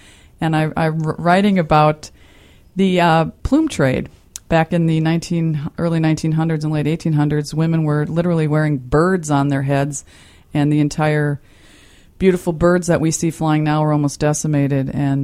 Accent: Wisconsin, United States; I'm up to Wisconsin, where my roots are, to do a lovely book event and dinner at my hometown bookstore.

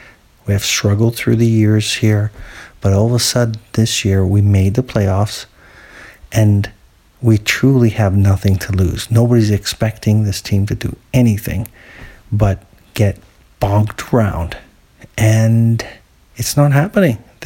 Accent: Canada; as a Canadian

